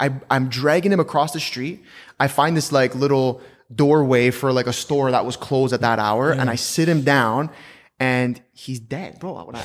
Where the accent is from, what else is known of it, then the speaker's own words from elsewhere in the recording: Canada; Again, USD, we're Canadian.